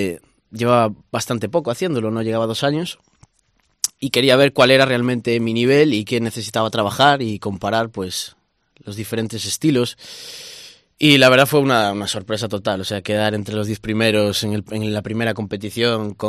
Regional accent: Galicia, Spain; aquí en Galicia, en mi tierra.

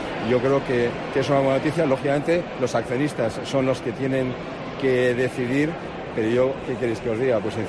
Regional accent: Basque Country, Spain; en esta tierra, en el País Vasco, en mi tierra, es vital

